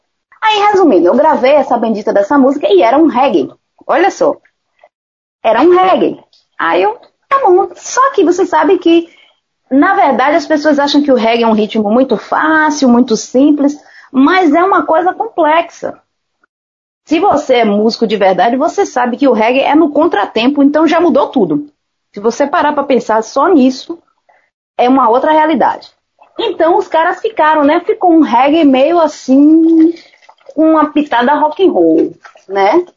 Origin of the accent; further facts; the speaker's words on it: Salvador, Bahia, Brazil; Aí eu falei, eu sou daqui de Salvador.